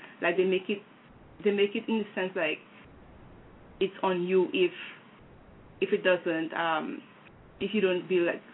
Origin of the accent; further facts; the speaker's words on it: Dominica; well, I'm from the Caribbean, so I have to say the Caribbean education. Naturally, my education from primary to tertiary, because I went to 2-year college in Dominica, it was pretty much free.